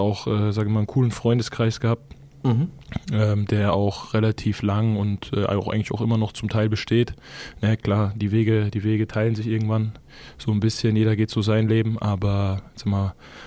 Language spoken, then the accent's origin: German; Lampertheim, Hesse, Germany; also born or lived in Heppenheim; weil ich bin dann in Lampertheim aufgewachsen. Okay. Das ist so 10, 12, 15 Minuten neben Heppenheim.